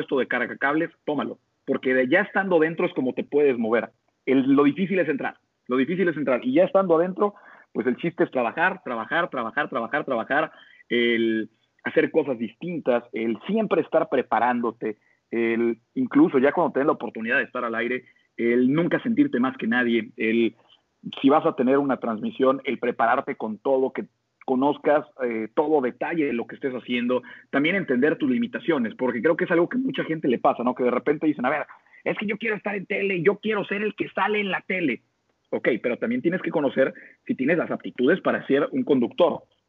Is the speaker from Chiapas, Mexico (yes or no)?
no; Puebla, Mexico; now in Monterrey, Mexico; Yo para empezar, yo soy de Puebla. Yo llegué a Monterrey hace casi 20 años